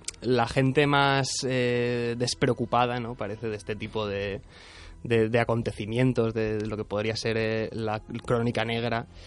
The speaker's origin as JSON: {"language": "Spanish", "town": "Valencia", "region": "Valencian Community", "country": "Spain", "lives_now": "Barcelona, Spain", "said": "yo llevo 3 años viviendo en Barcelona, pues soy de Valencia"}